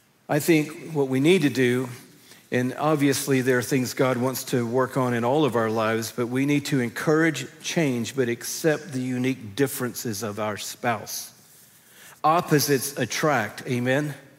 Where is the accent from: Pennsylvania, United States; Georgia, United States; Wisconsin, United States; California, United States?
Georgia, United States; Atlanta; I grew up in Atlanta, Georgia, and hadn't been through the drive-thru at Del Taco.